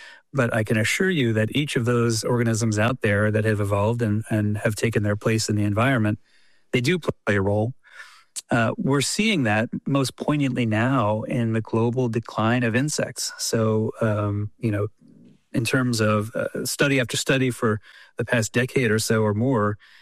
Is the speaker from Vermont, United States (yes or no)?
yes; Vermont, United States; I grew up in New England, in Vermont